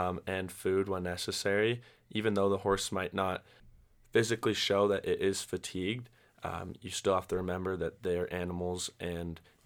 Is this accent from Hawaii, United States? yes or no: no; Utah, United States; I grew up riding horses in the Wasatch Mountains of the western United States.